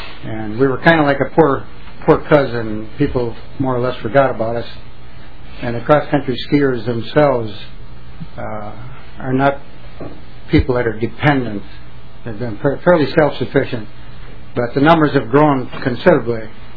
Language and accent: English; Mora, Minnesota, United States